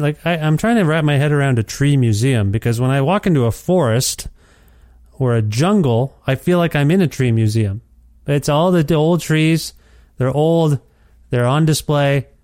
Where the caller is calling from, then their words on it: Alberta, Canada; I'm calling you from Alberta, where you're from originally, and I live now.